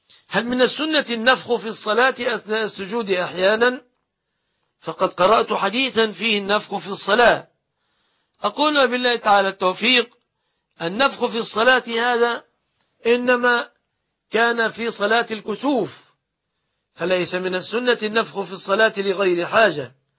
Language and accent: Arabic; Egypt; أن يحفظ بلادنا مصر من كل مكروه وسوء